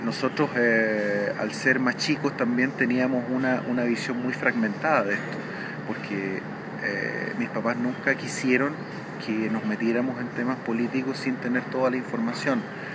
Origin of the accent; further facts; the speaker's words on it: Valparaíso, Chile; born there; Yo nací en Valparaíso por lo mismo.